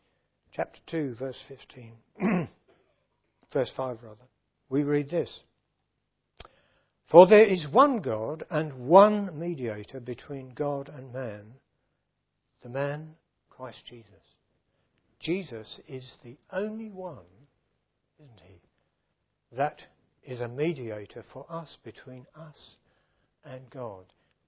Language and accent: English; Welwyn Garden City, East of England, United Kingdom; When I was growing up in Welwyn Garden City